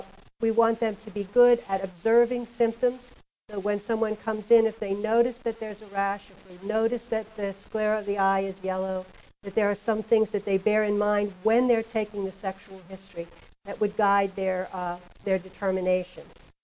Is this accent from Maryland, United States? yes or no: yes; Baltimore, Maryland, United States; I'm from Baltimore, by the way.